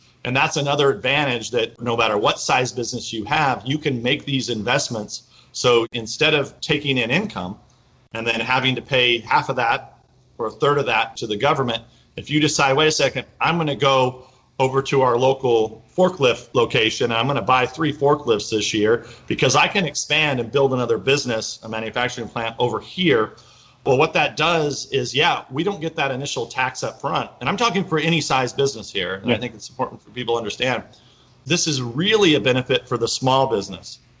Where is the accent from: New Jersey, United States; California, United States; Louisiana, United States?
California, United States; But I was every week being a Californian and being on the Ways and Means Committee.